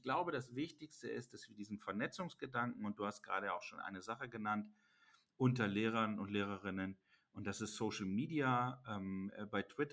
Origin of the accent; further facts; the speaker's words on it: Lower Saxony, Germany; ich muss nicht als Niedersachse südlichen Osnabrücks aufhören zu suchen